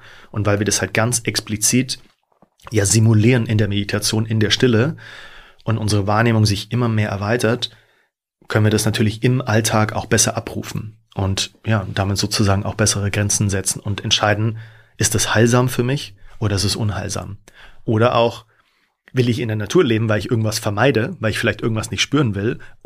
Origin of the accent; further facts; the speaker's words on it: Rosenheim, Bavaria, Germany; now in Hamburg, Germany; Ja, eigentlich bin ich aus Rosenheim, also tiefstes Oberbayern.